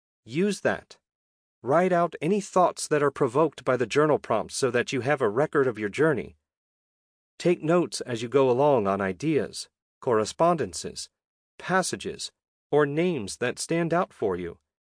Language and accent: English; Midwest, United States; One of my favorite metaphysical stores near where I grew up in the Midwest had a 5-foot statue of Anubis in the entrance to their library.